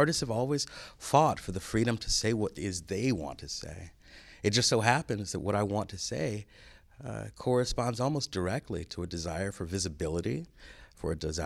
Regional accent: Los Angeles, California, United States; I grew up in South Central Los Angeles, where these things were not only acted upon others, but acted upon myself, upon me.

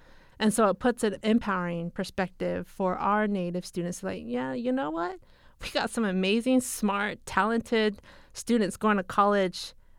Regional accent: Ganado, Arizona, United States; I'm originally from Ganado, Arizona, and I currently work at Arizona State University as a postdoctoral scholar.

